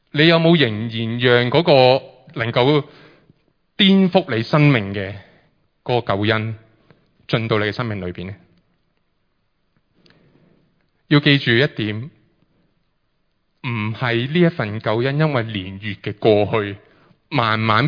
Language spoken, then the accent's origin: Cantonese; Hong Kong